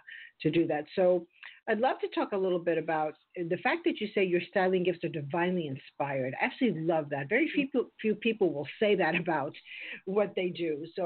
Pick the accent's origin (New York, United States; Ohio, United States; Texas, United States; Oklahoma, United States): New York, United States; New York City; You know, I grew up in New York City, of course, one of the fastest cities in the world.